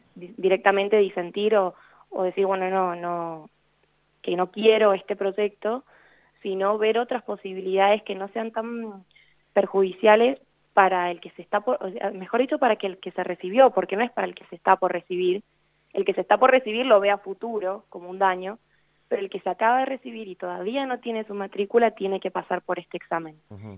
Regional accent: Mendoza, Argentina; nos deja medio desequilibrados también hasta como mendocinos

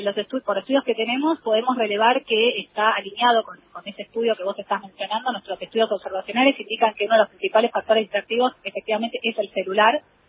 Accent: Argentina

